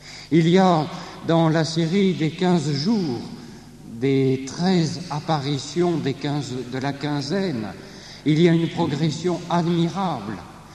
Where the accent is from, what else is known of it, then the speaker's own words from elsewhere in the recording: France; puisque nous sommes français, avec un certain esprit critique